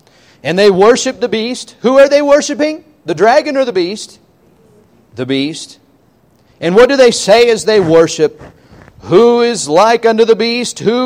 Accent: United States; And I count myself in that because I'm an American just like everyone else is an American on this soil

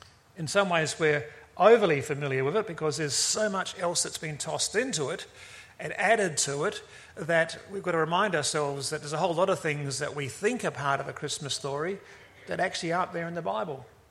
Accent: Auckland, New Zealand; I grew up in Auckland, I'm a Kiwi by birth

